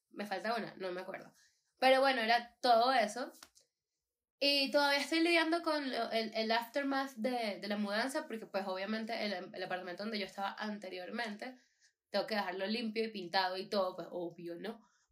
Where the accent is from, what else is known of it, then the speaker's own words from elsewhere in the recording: Venezuela; now in Colombia; el proceso que uno tiene que pasar como venezolano aquí en Colombia, pues para procesos de visado también